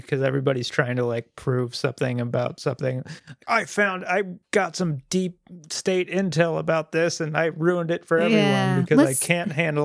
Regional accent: Pacific Northwest, United States; No, we're from the Northwest.

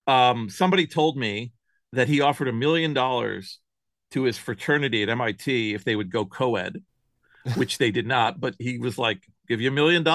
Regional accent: New York, United States; And we're both from New York, which I think is very funny. Although you cannot hear that in his voice at all. He has destroyed it out in the West Coast. I still sound like where I come from.

